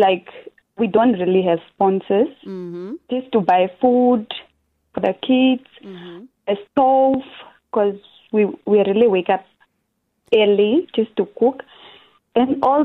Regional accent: Havana, Cuba; I grew up myself in Havana and I witnessed a lot of kids suffer.

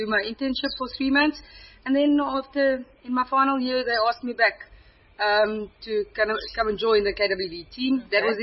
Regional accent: Paarl, Western Cape, South Africa; also born or lived in Upington; I did 3 months internship at KWV because I grew up in Paarl. I was born in Upington.

